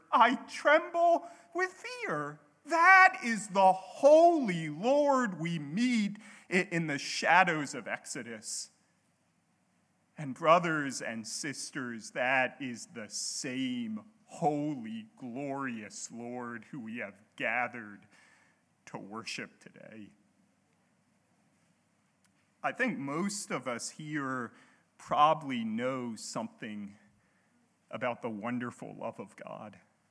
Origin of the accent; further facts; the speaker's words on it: the South, United States; now in Australia; As I'm sure you can tell, I'm not an Aussie. I grew up in America. I grew up in the deep south.